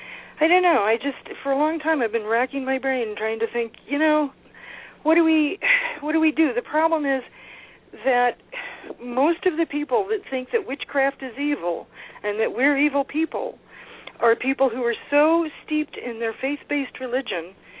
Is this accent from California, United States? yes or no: yes; Los Angeles, California, United States; also born or lived in San Francisco; I grew up in California. I grew up in the Hollywood Hills, for criminy sakes, and then moved to San Francisco